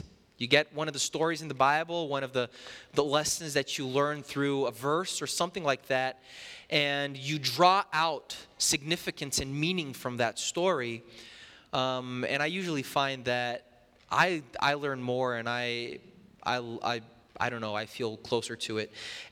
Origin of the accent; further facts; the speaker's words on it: Brazil; I'm from Brazil, and growing up, I would always go to, the northeastern part of Brazil, which is where my mother's family is from.